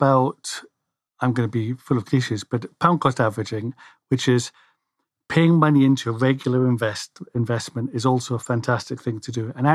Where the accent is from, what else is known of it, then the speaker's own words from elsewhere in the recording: Scotland, United Kingdom; I'm Scottish